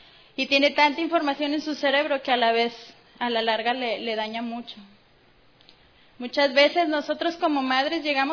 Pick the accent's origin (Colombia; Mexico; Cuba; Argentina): Mexico; Ciudad Victoria, Tamaulipas; Ciudad Victoria, de donde soy yo, y Monterrey.